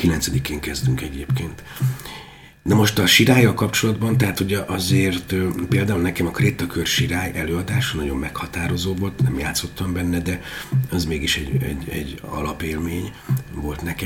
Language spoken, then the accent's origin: Hungarian; Tatabánya, Komárom-Esztergom, Hungary; hogy én Tatabányai vagyok